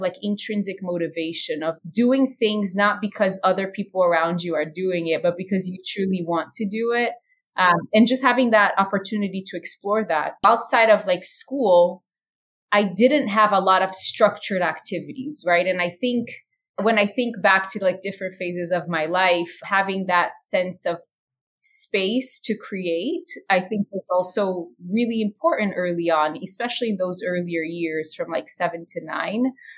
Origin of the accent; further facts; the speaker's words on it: Brazil; growing up in Brazil, music and dance are such big parts of our culture.